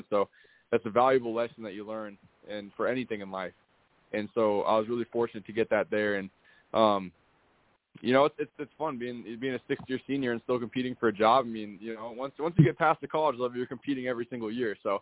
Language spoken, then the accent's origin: English; Florida, United States; also born or lived in Idaho; I mean, I'm from Florida. I was in Idaho for a little while